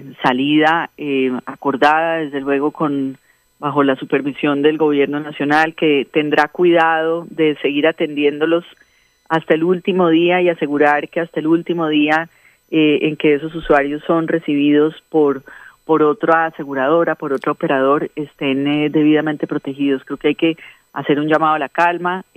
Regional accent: Colombia; uno como colombiano sí reconoce

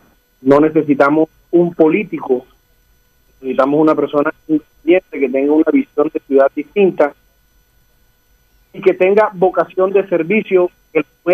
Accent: Barranquilla, Atlántico, Colombia; barranquillero de 44 años, nací aquí en Barranquilla, vivo en Barranquilla, soy abogado, empresario y comerciante

